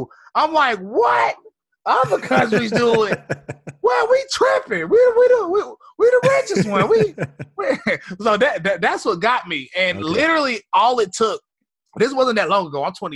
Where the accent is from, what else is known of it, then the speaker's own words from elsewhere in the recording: High Point, North Carolina, United States; Well, I grew up in High Point, North Carolina.